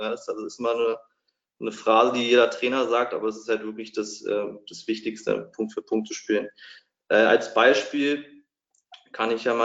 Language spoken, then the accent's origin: German; Berlin, Germany; Ich komme aus Berlin, bin Tennisspieler